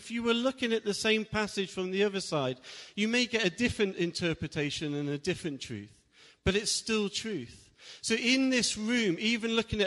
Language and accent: English; Derby, East Midlands, United Kingdom; So many years ago, I'm originally from Derby. Anyone from Derby here?